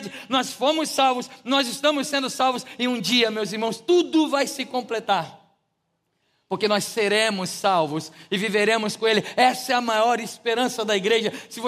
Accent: Rio de Janeiro, Brazil; Aí eu como um bom carioca, irmãos, pequenino como sou

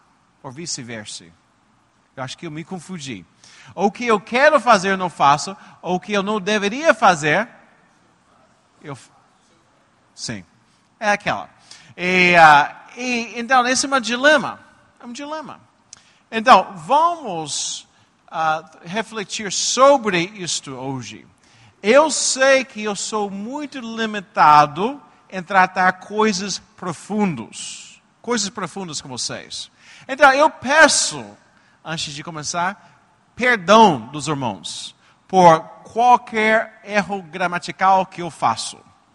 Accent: Belo Horizonte, Minas Gerais, Brazil; Eu sou de Belo Horizonte

